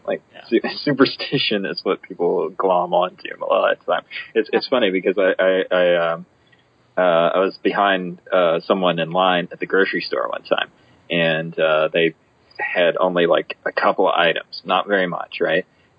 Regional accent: North Carolina, United States; I grew up in North Carolina. So we're still talking like rural Southern, traditions and stuff.

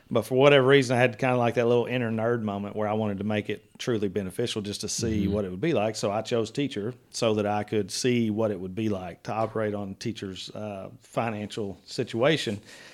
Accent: Kentucky, United States; You know, I was raised here in Webster County.

